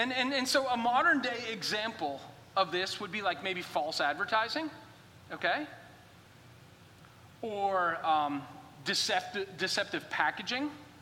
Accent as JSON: {"language": "English", "town": "Boston", "region": "Massachusetts", "country": "United States", "said": "I had to get to the bank because I was from Boston and the bank that I used down there wasn't back home."}